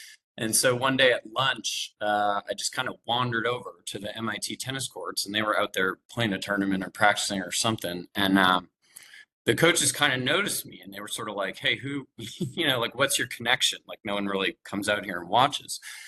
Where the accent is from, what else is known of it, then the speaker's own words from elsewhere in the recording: Worcester, Massachusetts, United States; So, like I said, I grew up in Worcester, Massachusetts, was in an area where basically no one played tennis